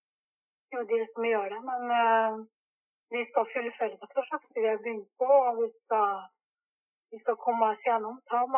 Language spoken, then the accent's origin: Norwegian; Nagpur, Maharashtra, India; now in Norway; så skal vi være i Nagpur resten av tiden. Det er der jeg kommer fra